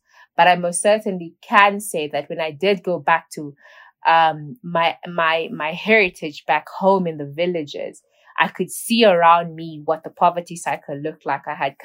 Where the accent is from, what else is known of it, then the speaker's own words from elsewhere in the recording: Namibia; I'm multifaceted, passionate Namibian who's just trying to do as much as I possibly can to impact development in my home country, Namibia.